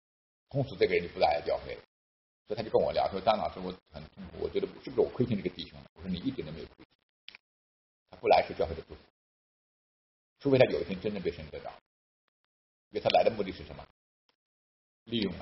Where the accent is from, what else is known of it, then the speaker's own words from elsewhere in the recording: China; 那我是大陆人嘛，那我肯定要服侍这些中国来的留学生嘛。